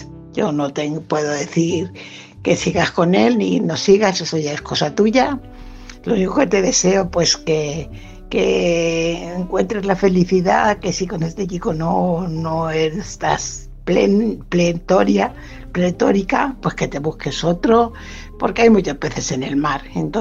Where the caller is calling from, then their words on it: Fuenlabrada, Community of Madrid, Spain; corresponsal de Fuenlabrada.